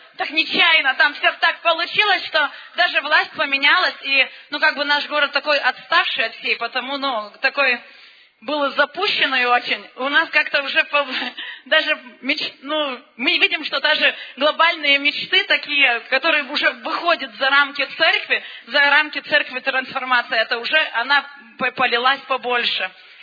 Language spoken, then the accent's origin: Russian; Lithuania; мы из Литвы, тут католическая страна, очень консервативная страна. И наш город, это такой, самый такой литовский, самый консервативный из всех городов Литвы.